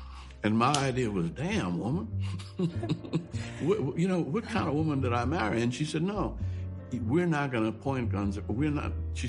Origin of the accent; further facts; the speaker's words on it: New Orleans, Louisiana, United States; Because I grew up in New Orleans, and there was an Irish grocery store on one corner, an Italian bar on another corner